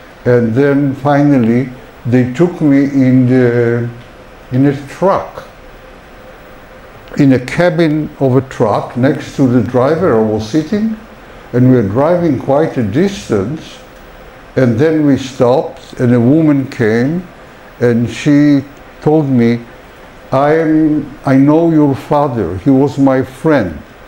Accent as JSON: {"language": "English", "country": "Poland", "tie": "born or raised there", "said": "little town in Poland who became interested in the Jews of that town. The name of the town, this is my hometown, my Shangri-La, my place which I, as a child, wanted back because it was my only place"}